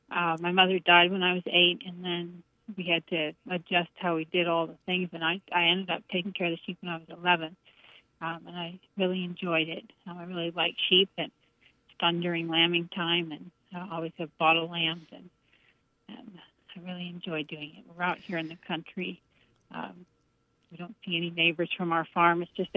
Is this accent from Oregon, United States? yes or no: yes; Cave Junction, Oregon, United States; I grew up in Cave Junction, Oregon, on a farm here with my family.